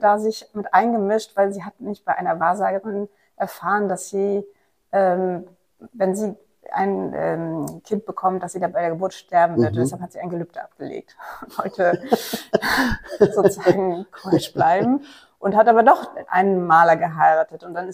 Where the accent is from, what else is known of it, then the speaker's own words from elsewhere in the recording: Mecklenburg-Vorpommern, Germany; ein Dorf in Mecklenburg, aus dem ich komme, ich komme aus Mecklenburg